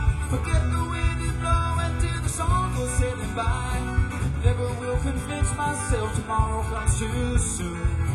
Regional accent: New York, United States; Particularly Long Island, whoever asked. Where are you? We're from Long Island.

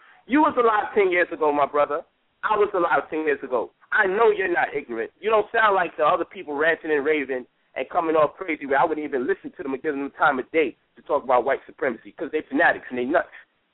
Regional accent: New York, United States; But you see, I'm from New York, from La Hood.

